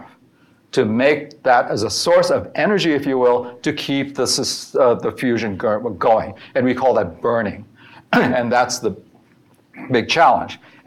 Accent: New Jersey, United States; And I'm from New Jersey, as my colleague is

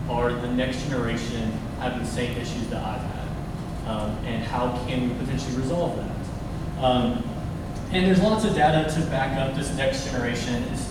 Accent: Alabama, United States; So I was raised in Alabama, so squarely deep south. I don't have much of an accent. I think a couple words you might hear twang.

